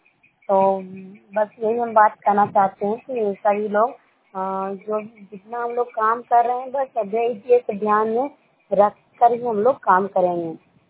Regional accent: Cheron, Bihar, India; मैं हरनौत ब्लॉक जिला नालंदा गांव चेरों के रहने वाली हूँ

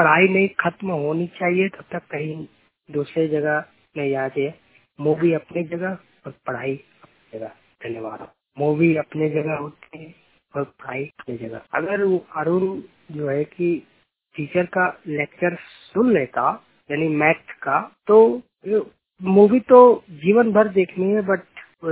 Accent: Ghazipur, Uttar Pradesh, India; मैं गाजीपुर का रहने वाला हूँ।

